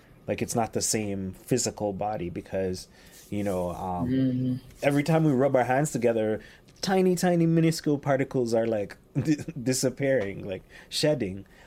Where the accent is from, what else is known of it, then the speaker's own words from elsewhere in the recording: Jamaica; moved away as an adult; also born or lived in Haiti; now in Montreal, Canada; I moved here when I was 20 and I've been here in Montreal for 22 years. So I understand there's a huge difference between growing up in Jamaica and Haiti and like living here in Montreal.